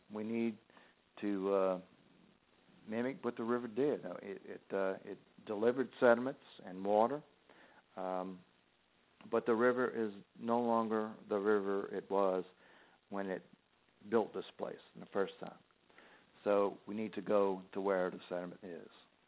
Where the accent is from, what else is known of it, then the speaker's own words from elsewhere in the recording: Port Sulphur, Louisiana, United States; the place I grew up in Port Sulphur, was built by Freeport Sulphur Company in 1922 with a dredge and a pipe. It was marsh, and they filled it and raised it